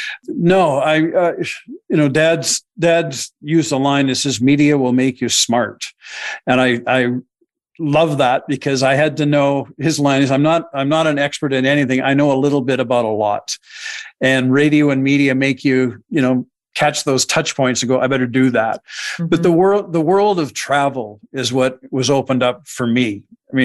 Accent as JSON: {"language": "English", "country": "Canada", "said": "I'm Canadian. I apologize."}